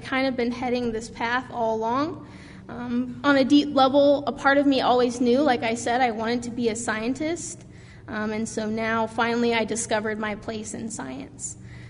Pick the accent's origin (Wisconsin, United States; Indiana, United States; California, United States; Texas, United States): Indiana, United States; The story actually takes place in my home state of Indiana, near the Limberlost Swamp.